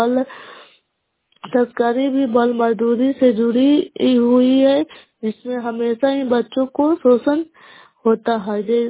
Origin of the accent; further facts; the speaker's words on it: Kala, Bihar, India; Nalanda नगरोसा block कला पंचायत की निवासी हूँ।